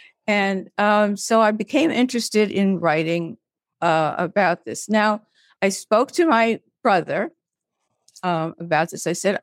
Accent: Brooklyn, New York, United States; And I was this pipsqueak from Brooklyn, and I was surrounded by debutantes.

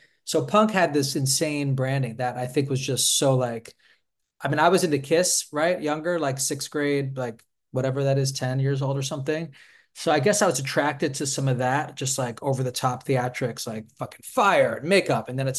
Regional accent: New York City, New York, United States; I grew up in New York City, downtown Manhattan.

